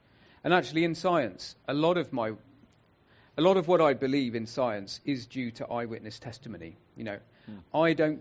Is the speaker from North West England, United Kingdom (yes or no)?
no; Tonbridge, South East England, United Kingdom; also born or lived in London; And I live in Kent. I was born and brought up near Tunbridge, down in Kent.